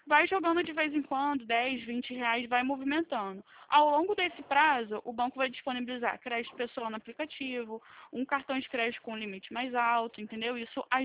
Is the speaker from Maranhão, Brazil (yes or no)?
no; Campo Grande, Rio de Janeiro, Brazil; eu sou daqui de Campo Grande, Rio de Janeiro.